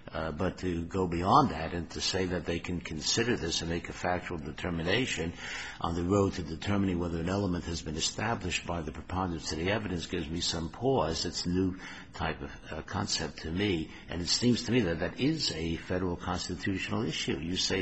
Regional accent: New York, United States; I guess the reason why I'm asking is because I come from New York, and we don't have that in New York, so I'm getting an education out here.

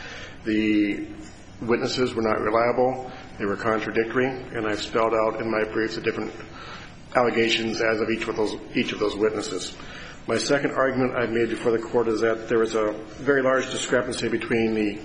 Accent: Helena, Montana, United States; I am also from Helena, Montana

